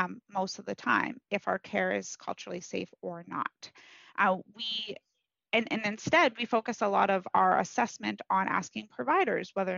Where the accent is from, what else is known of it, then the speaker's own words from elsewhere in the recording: British Columbia, Canada; now in Prince George, Canada; from Clasden, which is just north of Fort St. James. I'm a member of Lasiliu, the Frog Clan, calling in today from the Tlalit Traditional Territory, otherwise known as Prince George.